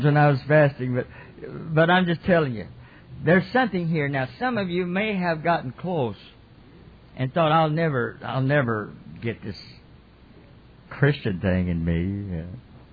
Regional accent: the South, United States; I'm from the South, but you know, you can't tell.

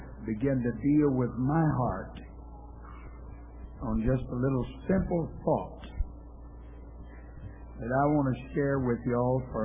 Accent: Louisiana, United States; I was raised in Louisiana. And there was something worse than a liar in Louisiana

